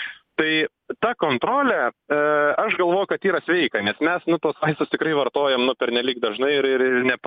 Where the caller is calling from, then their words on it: Šiauliai, Šiauliai County, Lithuania; esu iš Šiaulių.